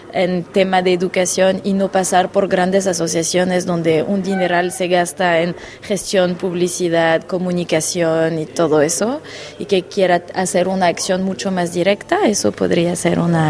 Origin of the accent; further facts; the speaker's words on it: France; Spanish is a second language; nosotros, siendo franceses y franco-mexicano